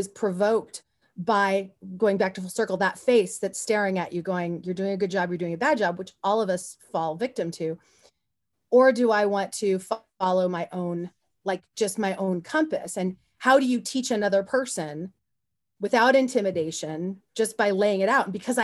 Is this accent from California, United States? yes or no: yes; Porterville, California, United States; also born or lived in Pasadena; Well, I was born in Pasadena, and then I was raised in Portville, California, which is where Devin Nunes, it's the red part of California.